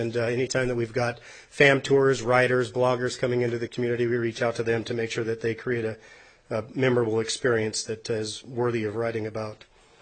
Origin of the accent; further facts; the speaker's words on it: Carson City, Nevada, United States; I'm born and raised in Carson City, and there's … that certainly wouldn't let that happen with me